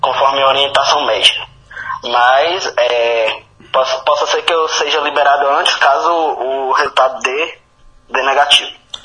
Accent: Vista Alegre, Minas Gerais, Brazil; De Vista Alegre, norte de Minas.

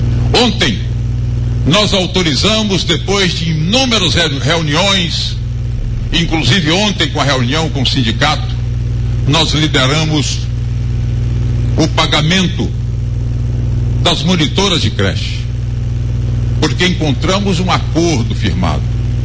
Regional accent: Vitória da Conquista, Bahia, Brazil; Muito obrigado à minha terra, muito obrigado Conquista.

